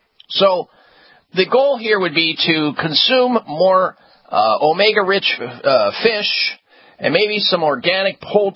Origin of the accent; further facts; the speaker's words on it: Midwest, United States; I grew up on it in the Midwest.